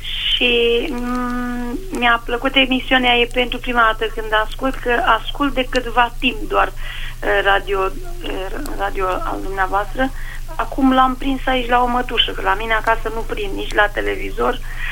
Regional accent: Bucharest, Romania; eu sunt din București

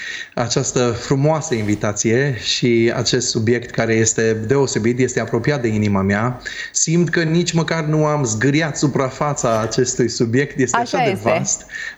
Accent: Aiud, Alba County, Romania; Eu când am crescut la blocuri în Aiud

